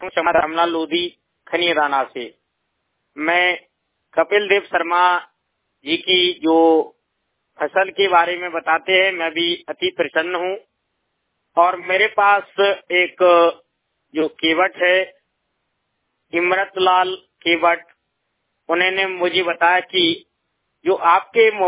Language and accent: Hindi; Khaniyadhana, Madhya Pradesh, India; मैं भी खनियादाना तहसील से बिलोंग करता हूँ